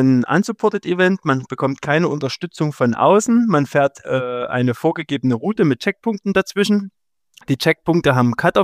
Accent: Rochlitz, Saxony, Germany; habe ich gesehen, dass das genau durch meinen Heimatort Rochlitz geht.

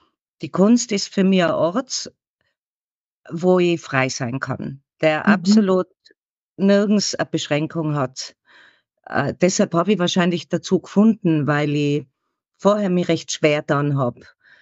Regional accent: Tyrol, Austria; Das war in meinem Herkunftsland Tirol noch mal schwieriger.

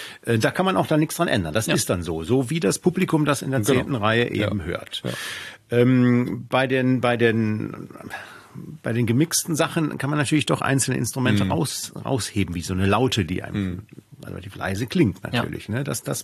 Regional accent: Solingen, North Rhine-Westphalia, Germany; ich komme aus Solingen

